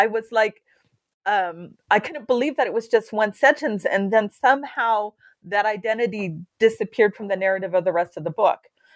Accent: California, United States; so I would know because I was from California.

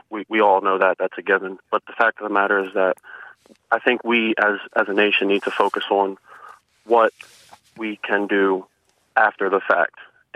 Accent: Baltimore, Maryland, United States; I'm 27 years old. I'm from Baltimore. My mother's white. My father's black. I've lived in poor neighborhoods and neighborhoods that are very well off.

